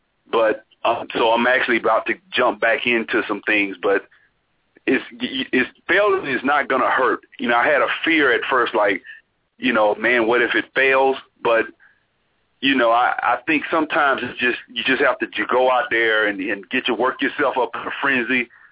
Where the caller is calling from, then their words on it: Alabama, United States; I'm calling from Alabama.